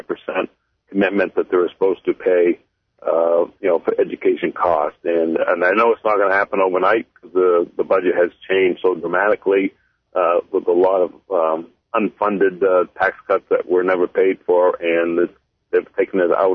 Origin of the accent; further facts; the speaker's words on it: Maine, United States; I'm committed to the state of Maine. I was born and raised in the Katahdin region, plan on retiring in the Katahdin region.